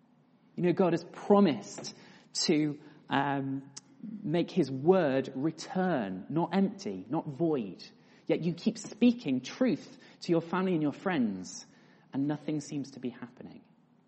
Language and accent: English; Loughborough, East Midlands, United Kingdom; also born or lived in London; I used to live in London, so I grew up in Loughborough, and I arrived in London